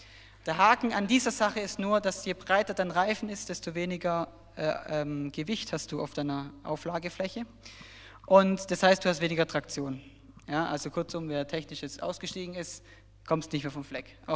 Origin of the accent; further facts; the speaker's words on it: Baden-Württemberg, Germany; ich komme eigentlich aus Süddeutschland in der Nähe von Stuttgart, so wie Dave. Und ich bin im April erst hierher gekommen in die Gemeinde.